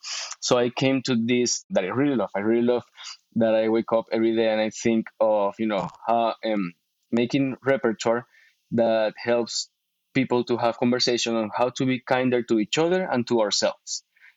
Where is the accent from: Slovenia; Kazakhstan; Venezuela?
Venezuela; English is a second language; now in Austin, United States; I am originally from Venezuela, where I live currently in Austin, Texas.